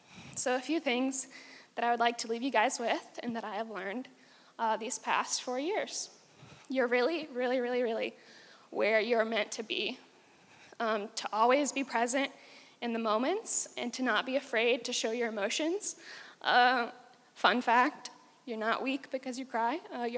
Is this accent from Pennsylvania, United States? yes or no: no; Indiana, United States; I'm like from Indiana. There's like a ton of schools where you could study any of the things that I studied.